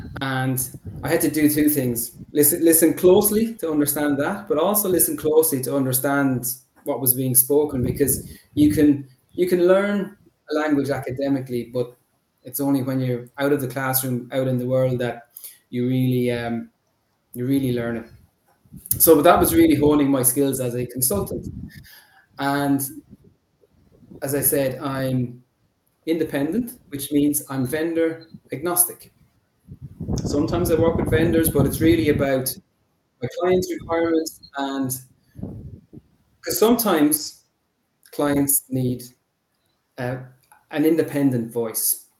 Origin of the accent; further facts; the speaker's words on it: Ireland; also born or lived in Germany; I'm Irish, I'm from Ireland, born and bred, but I got a chance to work in Germany. I was due to go for 6 months. I loved it so much. I stayed 6 years